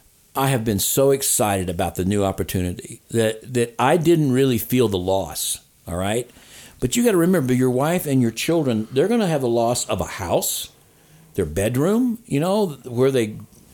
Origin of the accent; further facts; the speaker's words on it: Chillicothe, Missouri, United States; When I grew up in Chillicothe, Missouri, a town of 10,000 people, a county seat town, and my dad was the pastor of the church there